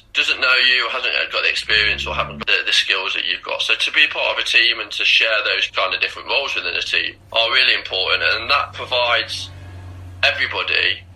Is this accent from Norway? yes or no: no; United Kingdom; because I feel that's my responsibility as a British athlete, but also as a person.